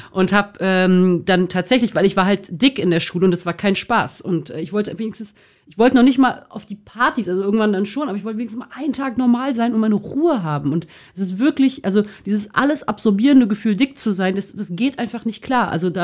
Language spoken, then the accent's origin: German; Bonn, North Rhine-Westphalia, Germany; wir kommen beide aus Bonn